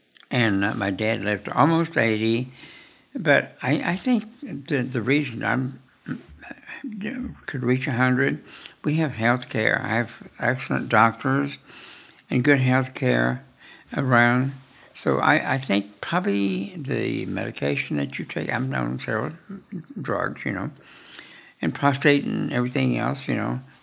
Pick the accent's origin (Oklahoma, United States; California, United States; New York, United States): Oklahoma, United States; Claremore; He worked at the courthouse in Rogers County, Claymore, my hometown.